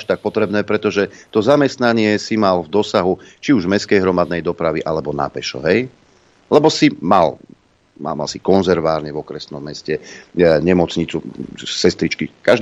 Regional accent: Nitra, Nitra Region, Slovakia; som z Nitry

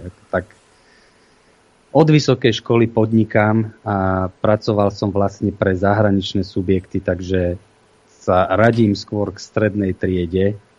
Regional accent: Bratislava, Bratislava Region, Slovakia; Ja som z Bratislavy

